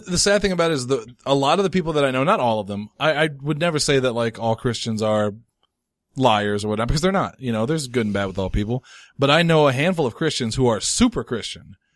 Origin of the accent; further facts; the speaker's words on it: Ireland; I am. I'm Irish Catholic.